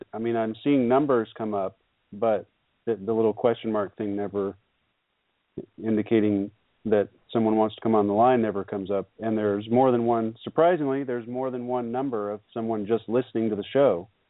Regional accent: Georgia, United States; I grew up down in Clayton County.

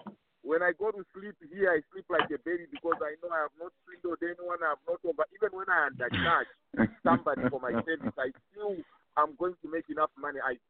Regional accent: United States; not just on me, because I'm from America, it might be different

